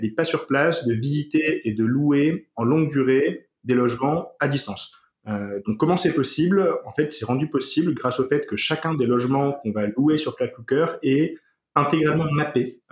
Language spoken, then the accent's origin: French; Marseille, Provence-Alpes-Côte d'Azur, France; Moi, je viens de Marseille